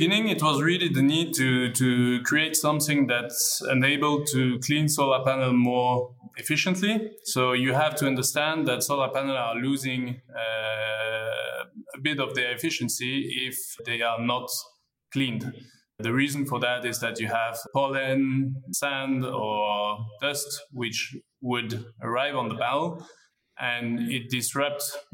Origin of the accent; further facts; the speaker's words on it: Luxembourg; Basically, I grew up in Luxembourg in a very international environment